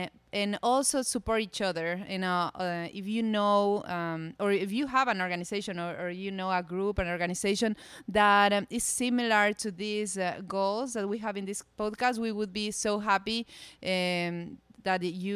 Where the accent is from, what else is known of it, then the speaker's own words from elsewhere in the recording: Ecuador; now in Hawaii, United States; I'm from Ecuador, but I moved here to Hawaii last year